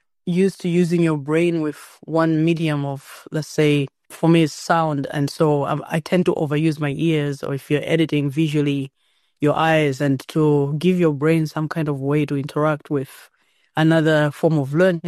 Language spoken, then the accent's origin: English; Malawi; Also growing up in Malawi, where, you know, an artist's career, there isn't a lot of promise with our economy.